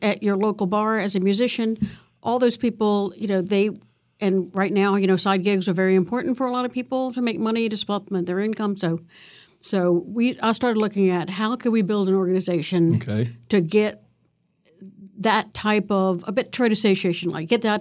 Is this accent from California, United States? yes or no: no; Richmond, Virginia, United States; I grew up in Richmond, Virginia on a college campus. My father taught at University of Richmond, so that's an interesting – and I lived in faculty housing, interesting place to grow up.